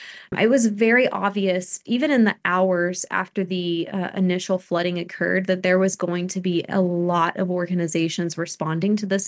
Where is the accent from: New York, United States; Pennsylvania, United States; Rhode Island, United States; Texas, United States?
Texas, United States; also born or lived in Delaware; So I am from Texas originally. I'm born and raised in North Texas specifically. I was in Delaware for a few years while I was getting my PhD.